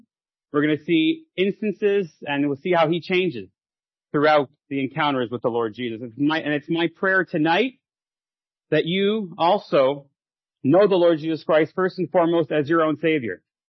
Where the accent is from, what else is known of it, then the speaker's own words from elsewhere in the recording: Montreal, Quebec, Canada; I'm from Montreal, Quebec.